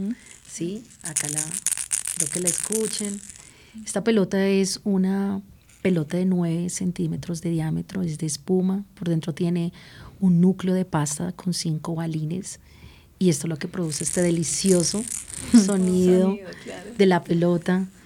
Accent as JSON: {"language": "Spanish", "country": "Colombia", "said": "Pues como buen colombiano creativo"}